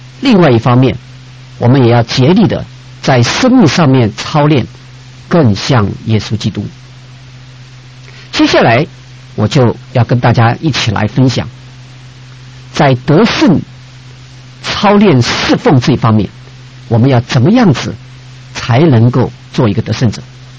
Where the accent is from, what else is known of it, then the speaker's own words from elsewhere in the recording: China; 也就是我们中国人古话常说的尽己之心为之忠